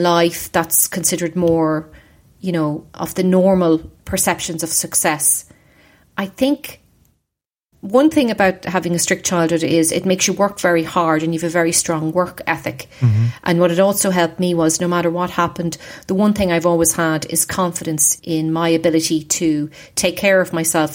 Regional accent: Dundalk, Leinster, Ireland; Yeah, I grew up in Ireland. Yeah, in Dundalk, which is about 50 miles north of Dublin, which is the capital city.

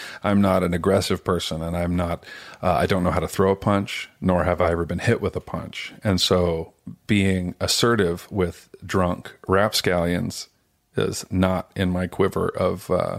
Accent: Sacramento, California, United States; born there; I was born in Sacramento.

